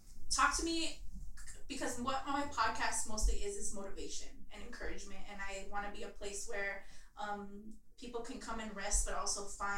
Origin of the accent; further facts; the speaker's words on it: Highland Park, United States; it's going to mean such a different thing in 10 years to say I grew up in Highland Park